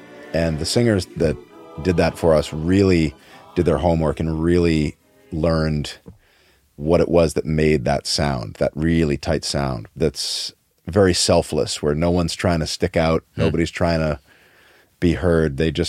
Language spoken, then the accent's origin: English; Connecticut, United States; I'm from Connecticut. We don't feel emotion.